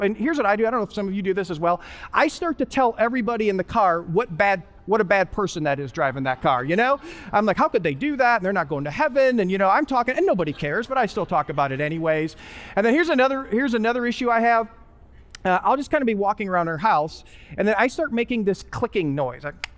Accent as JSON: {"language": "English", "region": "Wisconsin", "country": "United States", "tie": "born or raised there", "also_born_or_lived": "California / Florida", "said": "I lived in California for a while, lived in Florida for a while, okay? Even though I grew up in Wisconsin."}